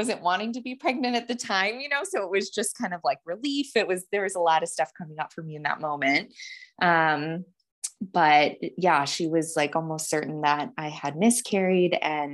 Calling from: Missoula, Montana, United States; I'm joining from Missoula, Montana.

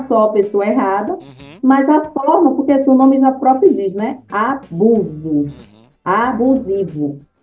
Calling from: Camaçari, Bahia, Brazil; Eu falo aqui de Abrantes, Bahia, que é Camaçari, na realidade, a cidade, né? O bairro é o Abrantes. Camaçari, Bahia.

